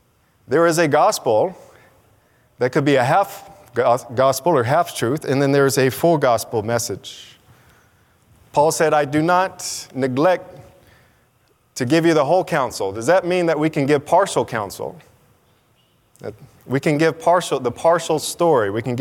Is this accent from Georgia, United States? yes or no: yes; Georgia, United States; And I'm from Georgia, so I use words like hooping and hollering.